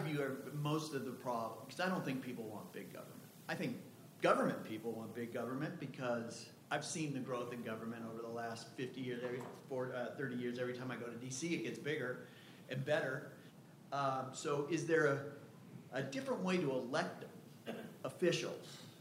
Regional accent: California, United States; Okay, so just quickly, I'm from California

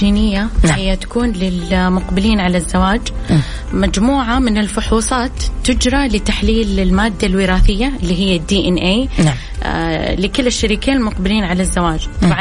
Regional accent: Saudi Arabia; لانها الاكثر انتشارا عندنا في السعودية

